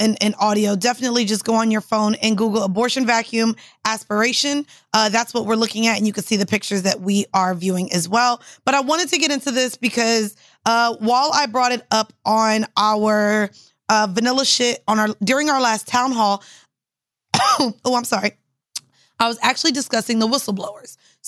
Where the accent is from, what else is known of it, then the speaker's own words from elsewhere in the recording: Orlando, Florida, United States; Y'all know I'm from Orlando. So I was just like running up to the seals like how I would at SeaWorld.